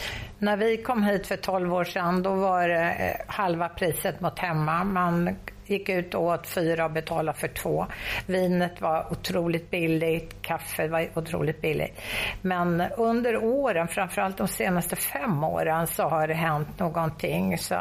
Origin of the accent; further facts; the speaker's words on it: Sweden; när vi säger att vi kommer från Sverige, då blir de väldigt överraskade att vi kan prata lite kroatiska.